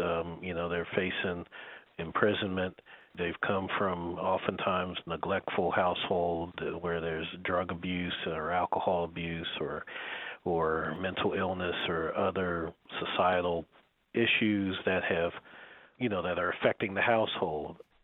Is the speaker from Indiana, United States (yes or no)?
yes; Muncie, Indiana, United States; born there; I was born in Muncie, Indiana, also known as Middletown, USA, because it was deemed kind of like the typical Midwestern small town